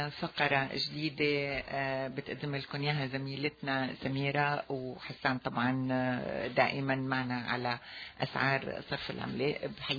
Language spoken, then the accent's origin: Arabic; Homs, Homs Governorate, Syria; بما إحنا من حمص